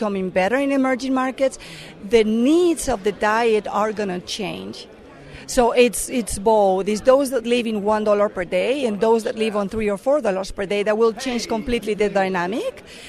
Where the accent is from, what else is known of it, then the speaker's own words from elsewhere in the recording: Mexico; English is a second language; now in United States; And I'm originally from Mexico, that's why I have an accent. And I've been here in the U.S. for 15 years now.